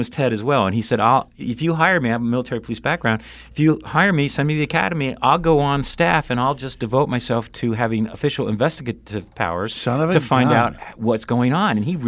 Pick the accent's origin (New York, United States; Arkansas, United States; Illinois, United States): New York, United States; Because I was from New York and he was proud.